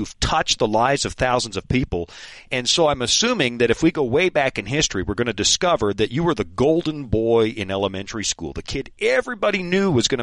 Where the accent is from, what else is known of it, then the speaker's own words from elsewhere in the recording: Pacific Northwest, United States; In Oregon, we used to say, you know, you don't tan in Oregon. I'm from the Pacific Northwest.